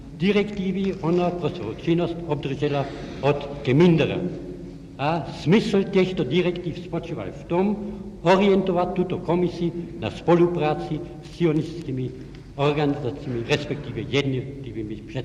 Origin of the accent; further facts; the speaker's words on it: Brno, South Moravian Region, Czechia; born there